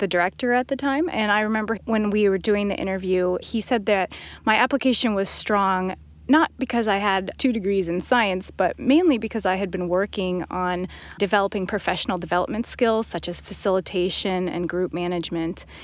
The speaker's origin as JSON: {"language": "English", "region": "Colorado", "country": "United States", "tie": "born or raised there", "said": "I actually grew up in Colorado. So I'm an inland mountain girl."}